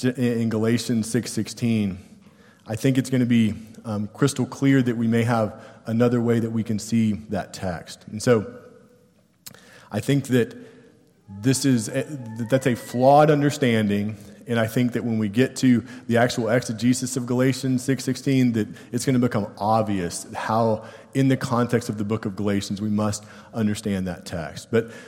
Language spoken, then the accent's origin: English; Texas, United States; I say, well, you know, I'm from the Lone Star State.